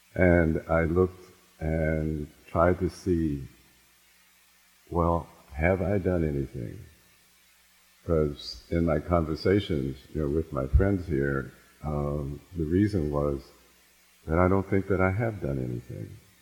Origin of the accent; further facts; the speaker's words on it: Washington, District of Columbia, United States; I grew up in Washington, D.C.